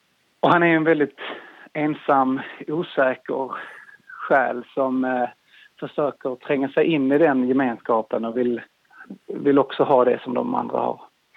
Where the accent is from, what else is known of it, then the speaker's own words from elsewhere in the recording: Trelleborg, Skåne, Sweden; also born or lived in Stockholm; now in Gothenburg, Sweden; Jag är född och uppvuxen i Trelleborg. Men sedan 10 år så har jag bott i Göteborg och Stockholm och pluggat och arbetat som skådespelare.